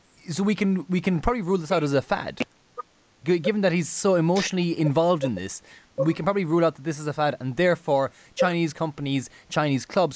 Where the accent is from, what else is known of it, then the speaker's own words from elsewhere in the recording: Ireland; I must throw my hand up here as an Irish person